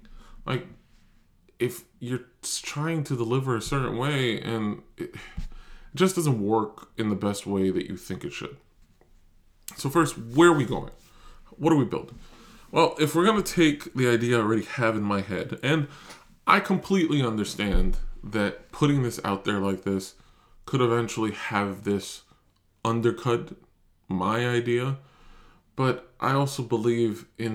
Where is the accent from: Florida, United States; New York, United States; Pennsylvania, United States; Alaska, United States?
New York, United States; New York City; I grew up in Spanish Harlem. I grew up in the Bronx. These are the places that molded me and made me.